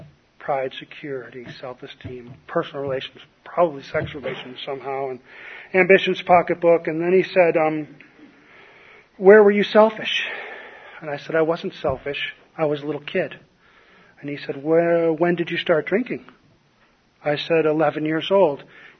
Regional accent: New York, United States; and he didn't know I'm from New York. If he'd known that, he wouldn't have called me names.

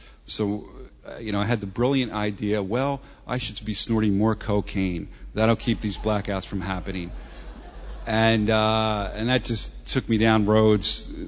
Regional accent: New Jersey, United States; I was born and raised in South Jersey, about 15 minutes outside of Philadelphia. I come from a large Catholic family, lots of uncles, lots of aunts, lots of cousins, lots of love.

